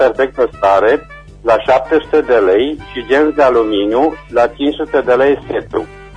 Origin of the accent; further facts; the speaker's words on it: Reșița, Caraș-Severin, Romania; sunt din Reșița